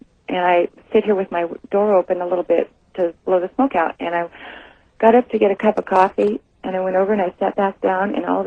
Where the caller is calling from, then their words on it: Wenatchee, Washington, United States; Hi, I'm calling from Wenatchee.